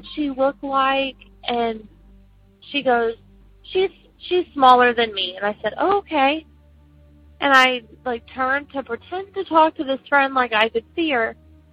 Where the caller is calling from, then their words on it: Texas, United States; also born or lived in Lafayette, Louisiana; I'm calling from Texas. I wanted to tell y'all a story from the time I lived in Louisiana.